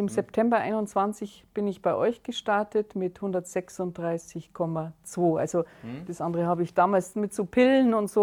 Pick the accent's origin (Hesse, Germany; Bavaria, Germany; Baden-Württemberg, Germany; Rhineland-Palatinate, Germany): Bavaria, Germany; Oberhausen; bin 62 Jahre alt, komme aus Oberhausen, Landkreis Weilheim, aus dem schönen Oberbayern.